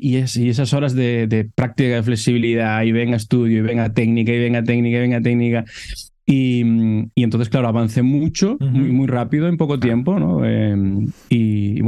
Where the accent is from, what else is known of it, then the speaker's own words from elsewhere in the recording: Marín, Galicia, Spain; born there; now in Canary Islands, Spain; yo soy gallego de nacimiento, nací en Marín, que es un pueblito que está en la provincia de Pontevedra, pero bueno, ya llevo viviendo en Canarias pues casi ya para, a ver, 15, 17 años por ahí